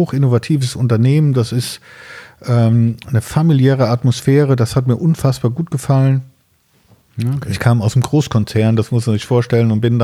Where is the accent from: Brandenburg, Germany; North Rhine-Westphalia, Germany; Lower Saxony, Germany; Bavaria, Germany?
North Rhine-Westphalia, Germany; ich komme aus der Nähe von Siegen